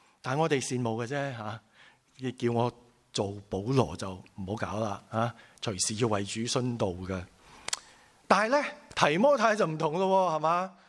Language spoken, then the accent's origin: Cantonese; China; 我哋都係中國人，好多中國人嘅文化。就算你嚟咗幾個月又好嚇，嚟咗十幾年都好，你都仲係保持住一啲嘅中國人嘅文化嘅。雖然你嚟咗係一個西方嘅國家